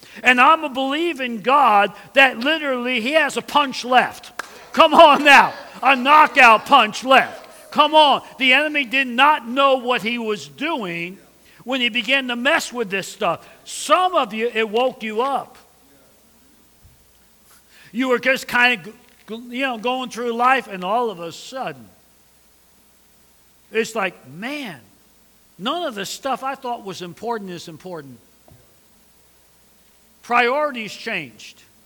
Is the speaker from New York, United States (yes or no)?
yes; New York, United States; I remember growing up in New York and actually being invited to go to a major party called Woodstock.